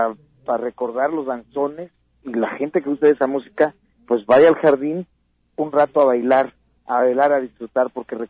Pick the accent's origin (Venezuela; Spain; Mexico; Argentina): Mexico; Oaxaca; De Oaxaca somos como, de Oaxaca y los más estados como 45.